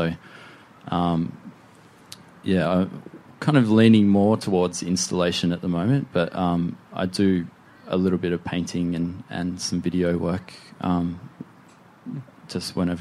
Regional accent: Victoria, Australia; I'm a Gunai and Monero man. I'm from Gippsland.

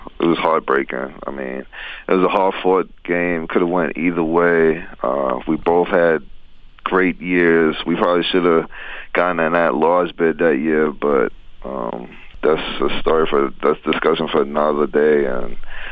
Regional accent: East Elmhurst, New York, United States; now in Hempstead, United States; Yeah, I'm originally from East Elmhurst. Moved out to Hempstead when I was about 14, and been living there ever since.

